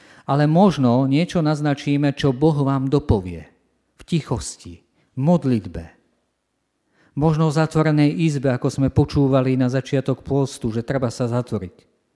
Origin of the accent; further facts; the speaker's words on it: Zemplín, Slovakia; Ja pochádzam z dediny, zo Zemplína.